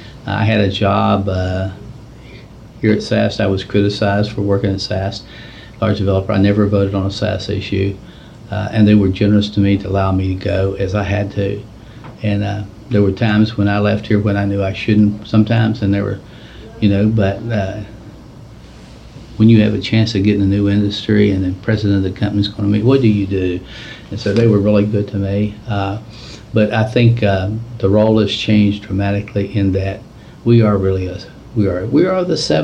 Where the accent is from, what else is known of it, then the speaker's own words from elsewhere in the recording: West Virginia, United States; I grew up in West Virginia and I saw my community go from 120,000 down to 49,000 people.